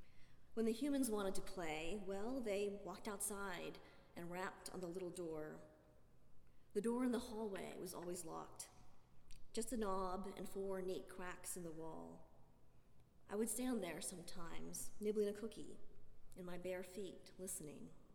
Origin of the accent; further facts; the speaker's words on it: Seoul, South Korea; I was born in Seoul, in South Korea, and I tried for years to write a poem about the experience of being a kid there